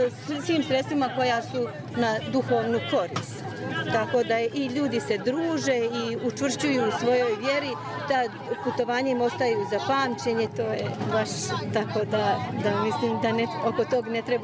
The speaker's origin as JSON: {"language": "Serbian", "town": "Banja Luka", "region": "Republika Srpska", "country": "Bosnia & Herzegovina", "said": "dolazim iz Banja Luke."}